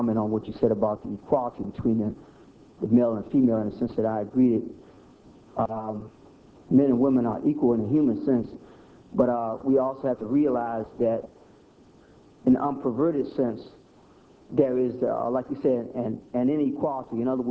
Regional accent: Kosciusko, Mississippi, United States; I am from Kosciuszko, Mississippi, and I just recently came from the Washington, D.C. area.

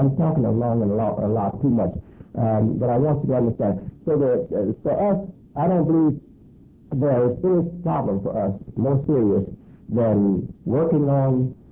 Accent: United States; But I'm an American, and I used to believe I didn't have citizenship

